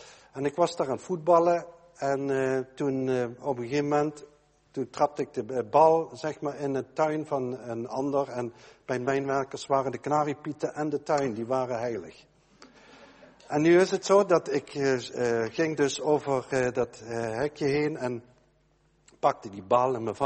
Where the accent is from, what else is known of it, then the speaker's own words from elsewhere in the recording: Netherlands; we zijn toch als Nederlanders erg